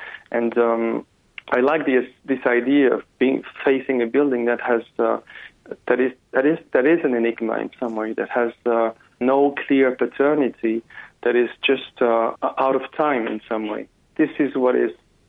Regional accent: Malaysia; also born or lived in Cambodia; now in France; I was born in Cambodia and brought up in Malaysia. I'm living in France.

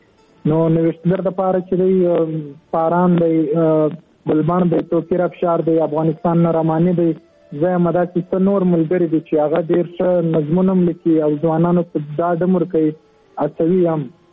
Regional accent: Zhob, Balochistan, Pakistan; نو زه خو د ژوب سیمې نه یم

